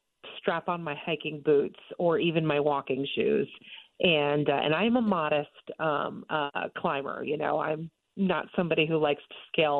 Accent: Connecticut, United States; I'm born and raised in Connecticut. I grew up in Eastern Connecticut.

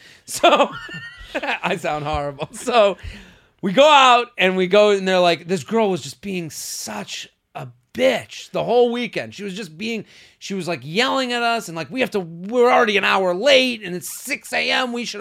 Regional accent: Boston, Massachusetts, United States; Because I'm from Boston. Like, we didn't do that back home.

